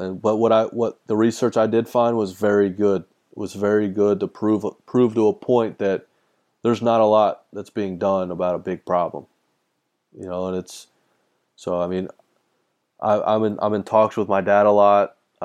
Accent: Texas, United States; He was from New Jersey. I'm from Texas.

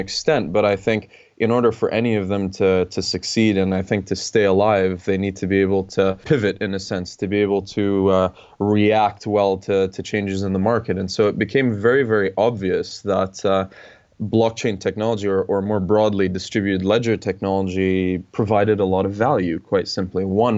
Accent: Canada; also born or lived in Montreal / Toronto; So I grew up in Canada, but I've lived all over the world, the Middle East, a few other places. But I lived for several years in Toronto.

